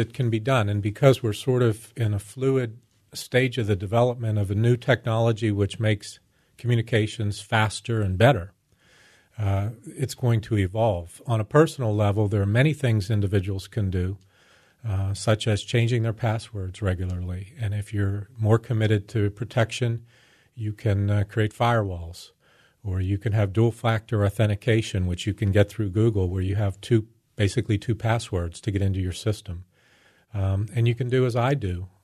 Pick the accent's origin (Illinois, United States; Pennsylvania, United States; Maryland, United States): Pennsylvania, United States; And growing up in Western Pennsylvania, I'd seen the evolution of Pittsburgh as the cradle of the American Industrial Revolution